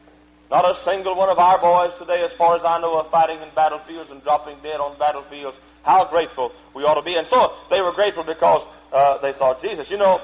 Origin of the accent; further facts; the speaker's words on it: Texas, United States; born there; I was born in Texas. I was born in a poor home, didn't have anything, still don't have anything, never have had a whole lot.